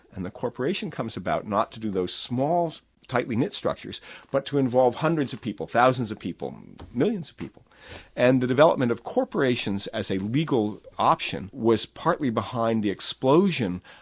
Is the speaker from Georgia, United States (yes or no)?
no; Vermont, United States; Well, we've been very lucky in Vermont. I'm from Vermont.